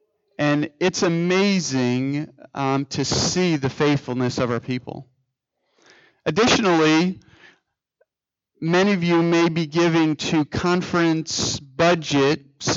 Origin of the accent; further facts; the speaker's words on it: New Jersey, United States; also born or lived in Michigan / Washington / Nevada; I grew up in New Jersey. I spent some time in Michigan going to Andrews University.